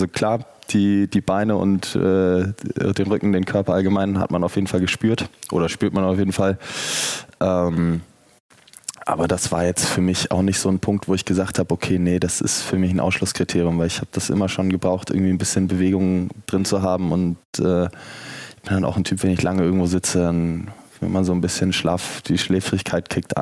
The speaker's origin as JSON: {"language": "German", "region": "Hamburg", "country": "Germany", "tie": "born or raised there", "said": "Weil klar, ich bin in Hamburg aufgewachsen, so die Läden kannte ich größtenteils."}